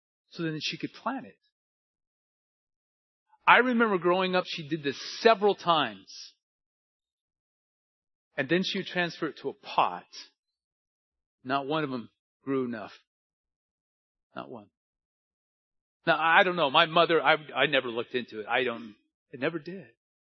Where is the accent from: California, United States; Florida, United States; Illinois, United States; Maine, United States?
California, United States; My mother used to take avocado. I'm from California.